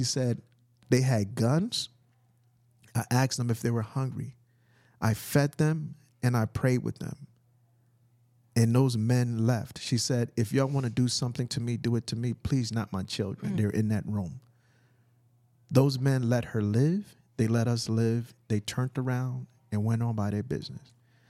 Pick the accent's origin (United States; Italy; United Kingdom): United States; Trenton, New Jersey; So growing up in Trenton, New Jersey, I saw, you know, drugs. I saw gangs. I'm like, this is not the life I want to grow up in.